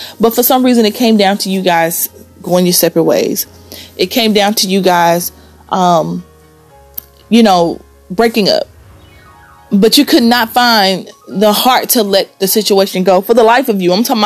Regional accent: Biloxi, Mississippi, United States; In Hurricane Katrina, I was on the Gulf Coast. I grew up there in Biloxi, Mississippi, Biloxi, Gulfport.

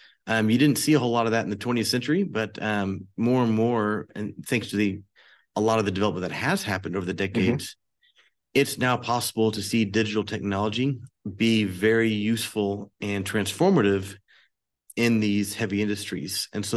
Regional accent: Oklahoma, United States; But my background, I'm from Oklahoma originally. I've been all over, but always called Oklahoma home.

